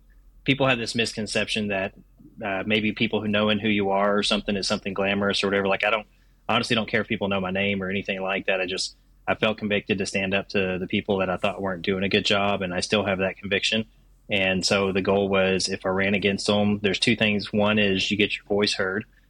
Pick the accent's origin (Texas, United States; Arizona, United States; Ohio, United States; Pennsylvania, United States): Texas, United States; Brady; Raised in Brady, and with the exception of military and college, Brady's been my hometown my whole life.